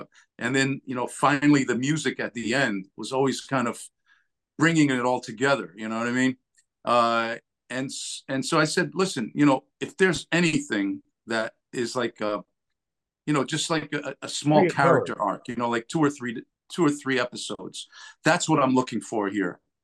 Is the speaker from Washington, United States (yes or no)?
no; New Jersey, United States; I grew up in New Jersey around the life, you know?